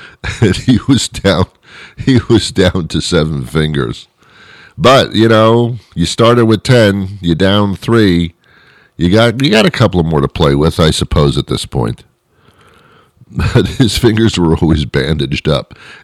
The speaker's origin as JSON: {"language": "English", "town": "Teaneck", "region": "New Jersey", "country": "United States", "tie": "born or raised there", "said": "I was brought up in New Jersey for those wonder years with the bread and everything. I was brought up in Teaneck, New Jersey."}